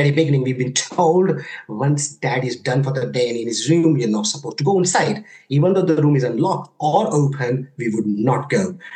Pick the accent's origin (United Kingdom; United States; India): India; born there; obviously I was born in India, and things are very different in India.